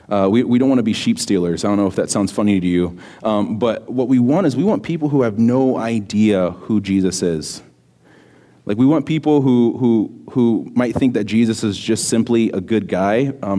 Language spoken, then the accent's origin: English; Florida, United States; I don't know if you guys can tell, but I'm from Florida. … I'm the student pastor here at Trinity.